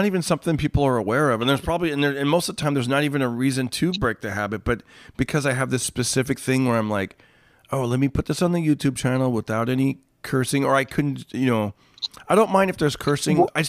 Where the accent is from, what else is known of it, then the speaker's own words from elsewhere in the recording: Fresno, California, United States; now I do talk about myself growing up in Fresno in a Latino neighborhood